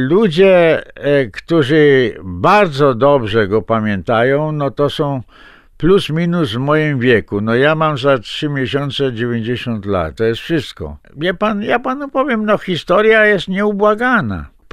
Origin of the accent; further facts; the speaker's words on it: western Poland, Poland; Ja pochodzę z zachodniej Polski, to znaczy z seminarium gnieźnieńskie i prymas był moim ordynariuszem.